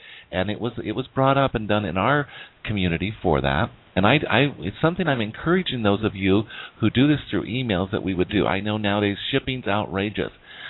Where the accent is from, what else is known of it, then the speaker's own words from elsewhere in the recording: United States; you know I'm Native American and so is Psychic Celeste.